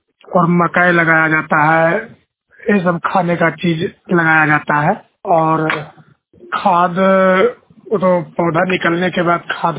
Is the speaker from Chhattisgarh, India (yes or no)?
no; Bara Khajama, Bihar, India; मैं बारा खजामा के रहने वाला हूँ, जिला नालंदा पड़ता है, थाना मूसरा